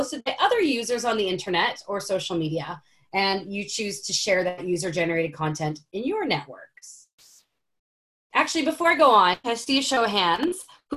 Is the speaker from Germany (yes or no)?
no; Winnipeg, Manitoba, Canada; I'm from Winnipeg. I went to school for public relations at the University of Winnipeg. I worked for Lululemon for about 3.5 years and worked in Winnipeg, Edmonton, moved to Vancouver